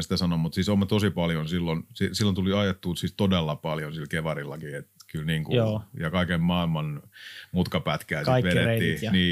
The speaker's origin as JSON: {"language": "Finnish", "region": "Satakunta", "country": "Finland", "tie": "born or raised there", "said": "mä oon tuolta Satakunnasta kotoisin, niin silloin oli se kulttuuri"}